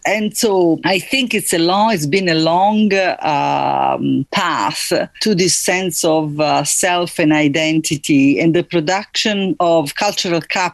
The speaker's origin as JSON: {"language": "English", "region": "Southern Italy", "country": "Italy", "said": "I am originally from the South, so Milan is a different universe"}